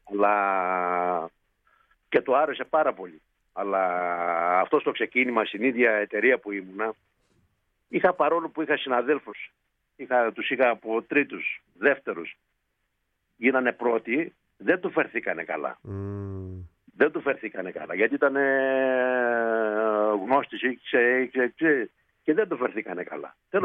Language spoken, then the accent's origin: Greek; Doriskos, Eastern Macedonia and Thrace, Greece; also born or lived in Alexandroupoli; 10 χρόνια μέναμε στο Δωρίσκο.